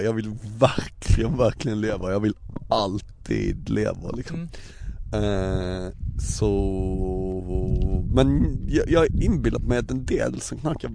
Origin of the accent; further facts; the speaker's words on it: Ronneby, Blekinge, Sweden; Jag lyckades hålla mig från att bajsa på mig på någon fest när jag var liten i Ronneby.